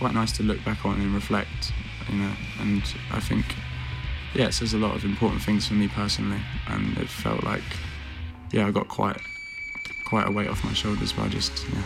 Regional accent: Stevenage, East of England, United Kingdom; we kind of exist in this weird little vacuum where we're from Stevenage, but we don't really play in Stevenage.

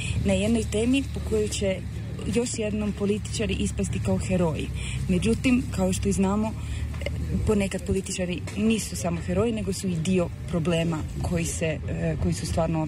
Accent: Italy; Croatian is a second language; ja se ispričavam za razinu mog hrvatskog jezika, jer pošto sam ja kao dijete dijaspore odrasla u Italiji, vjerojatno nisu mi svi padeži na mjestu.

